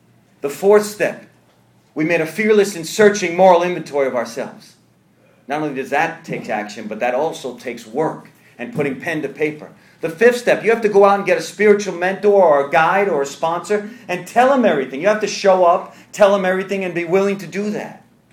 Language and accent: English; New York, United States; I'm from New York. My wife's from Columbia. We love the Bulls.